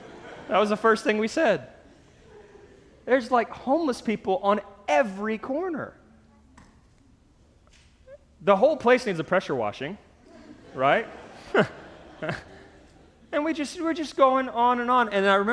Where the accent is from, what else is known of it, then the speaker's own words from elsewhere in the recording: Blue Ridge, Georgia, United States; I'm originally from the North Georgia mountains, Blue Ridge, Georgia. I grew up in a log cabin about a half mile from the Appalachian Trail.